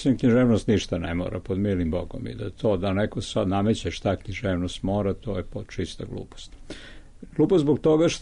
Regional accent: Serbia; moj maternji jezik srpski. Ja sam samo netipičan srpski pisac, ali ja sam duboko, duboko srpski pisac

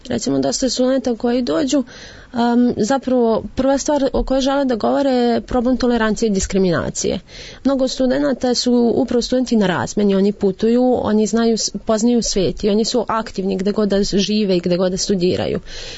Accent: Novi Sad, Vojvodina, Serbia; Ja lično sam došla iz Novog Sada da bi volontirala ovde i ovde sam već 3 godine u organizaciji.

